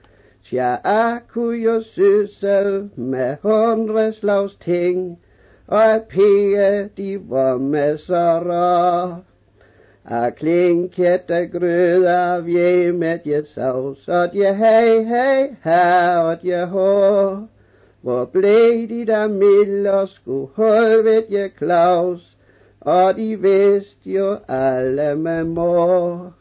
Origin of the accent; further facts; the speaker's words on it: Tønder, Region of Southern Denmark, Denmark; born there; I Tønder Landssavn.